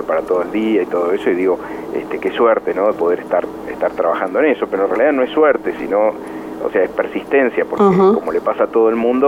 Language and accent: Spanish; Cañuelas, Buenos Aires Province, Argentina; now in United States; yo soy de Cañuelas, provincia de Buenos Aires, y bueno, viví los primeros años de mi vida en el campo, en una, digamos, en una chácara que tenía mis abuelos con mis padres